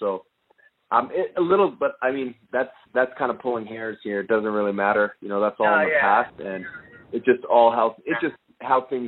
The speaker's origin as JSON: {"language": "English", "country": "Canada", "said": "I'm Canadian"}